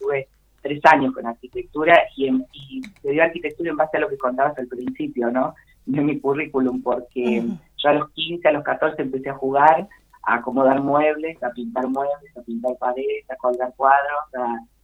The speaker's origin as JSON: {"language": "Spanish", "region": "Córdoba", "country": "Argentina", "lives_now": "San Luis, Argentina", "said": "Yo vivo aquí en San Luis desde 2017, soy cordobés, pero bueno, mi familia estaba acá"}